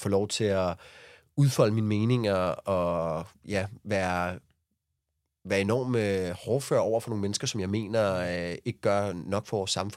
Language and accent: Danish; Copenhagen, Capital Region of Denmark, Denmark; Og det siger jeg det her som et barn, der er vokset op i byen, som en københavner, der har boet på alle brokvartererne.